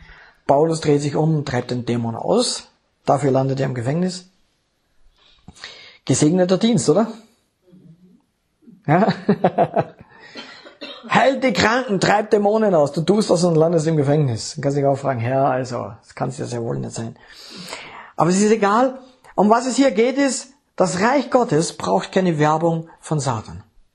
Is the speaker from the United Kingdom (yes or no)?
no; Austria; bin Warmduscher, die Couch ist mein liebstes Ding, bin Österreicher, Mamas Liebling.